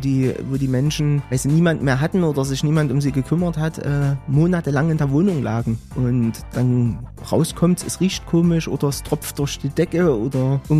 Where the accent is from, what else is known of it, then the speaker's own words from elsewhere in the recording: Gera, Thuringia, Germany; Ich bin gelernter Maurer, bin gebürtiger Gerer, 79er Baujahr